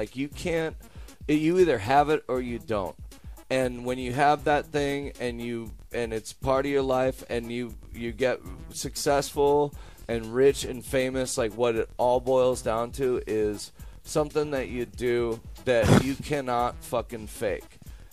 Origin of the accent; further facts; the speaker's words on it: Chicago, Illinois, United States; now in Los Angeles, United States; I live in Los Angeles, and it was like kind of a last-minute thing. I went out to my mom. I grew up in Chicago. My folks still live there.